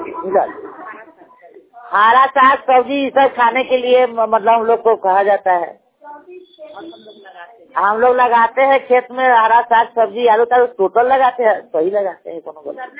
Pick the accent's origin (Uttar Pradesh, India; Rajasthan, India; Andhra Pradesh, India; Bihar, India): Bihar, India; Lautan